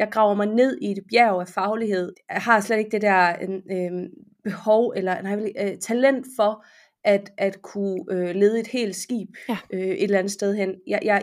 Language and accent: Danish; Horsens, Central Denmark Region, Denmark; Og så 3 dage efter flyttede jeg fra Aalborg til Horsens hjem igen